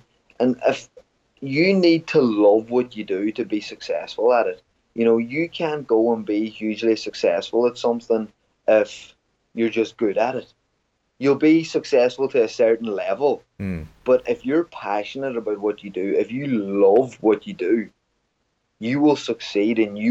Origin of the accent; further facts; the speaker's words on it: Ireland; growing up in Ireland, you know, there's such a kind of a culture in our country